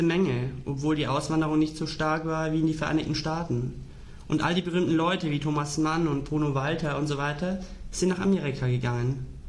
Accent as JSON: {"language": "German", "region": "Berlin", "country": "Germany", "said": "Ja, ich komme aus Schöneberg."}